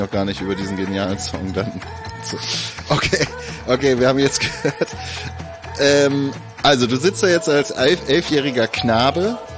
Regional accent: East Germany, Germany; Ich komme aus dem Osten, Alter.

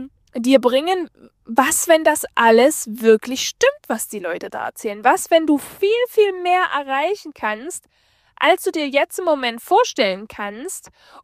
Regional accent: Germany; dass wir gerne als Menschen an sich, aber vielleicht auch ein bisschen so als Deutsche, das ist, glaube ich, so ein bisschen typisch deutsch

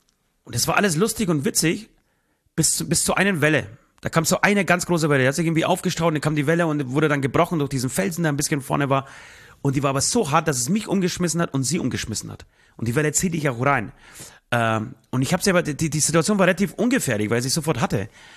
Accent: Poland; Urlaubsbild aus Polen. Euch einfach mal meine Heimat zeigen.

